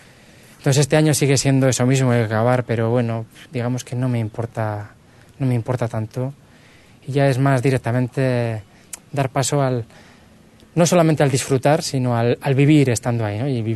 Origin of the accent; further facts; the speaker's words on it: Pamplona, Navarre, Spain; Vengo de Pamplona